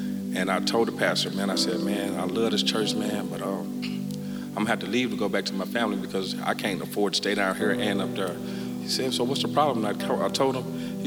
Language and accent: English; Waukegan, Illinois, United States; I was raised in Waukegan, Illinois, where my parents were on drugs and alcohol.